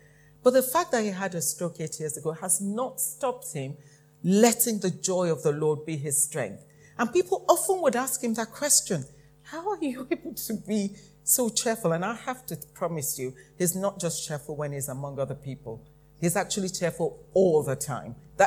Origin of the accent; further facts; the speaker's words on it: Nigeria; I come from Nigeria, and there's a funny thing. When I was growing up, we had, and as happens in many developing countries, we had intermittent power cut.